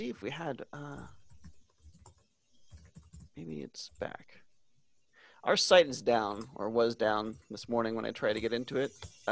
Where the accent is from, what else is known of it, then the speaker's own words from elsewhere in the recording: California, United States; Yeah, so mosquitoes is not a thing that I grew up experiencing in the Bay Area, because they don't exist.